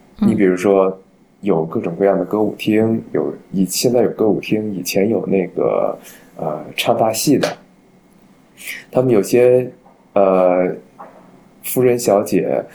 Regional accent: Beijing, China; 像比如说咱们北京人吃的炸酱面

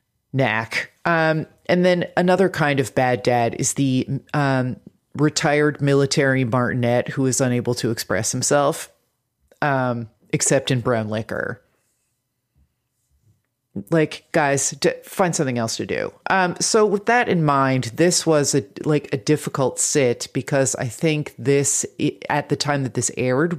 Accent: New Jersey, United States; I'm from New Jersey and watched 90210

